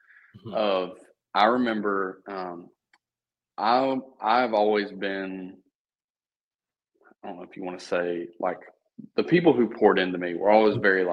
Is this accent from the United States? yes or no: yes; the South, United States; I'm in the Midwest. So it's like the Missouri's in the Midwest. And mm-hmm. for those who don't know, like I grew up in the South.